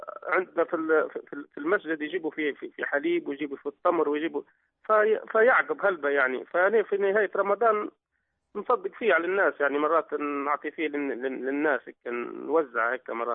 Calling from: Libya; واحنا هنا عندنا في ليبيا يا شيخ

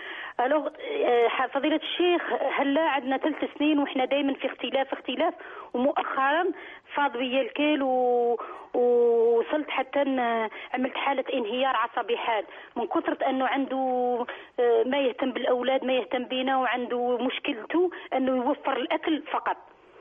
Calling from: Belgium; أنا متصلة من بلجيكا

